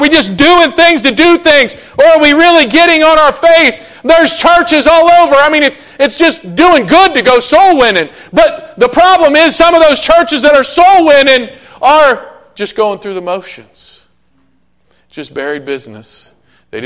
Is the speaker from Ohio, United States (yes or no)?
yes; Ohio, United States; And you know, I grew up in Ohio.